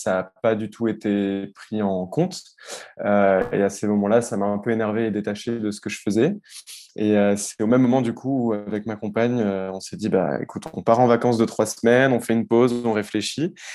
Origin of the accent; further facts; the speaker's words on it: Strasbourg, Grand Est, France; born there; Je suis né à Strasbourg.